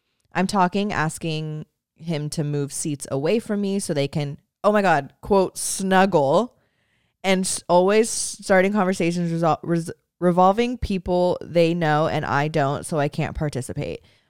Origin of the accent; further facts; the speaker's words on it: United States; now in Cambridge, United Kingdom; For context, I'm an American who lives in Cambridge, England, and they are both born and raised British folks.